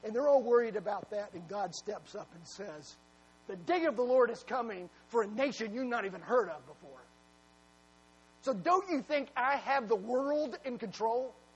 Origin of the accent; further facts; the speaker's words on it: United States; Of course I do. I'm American.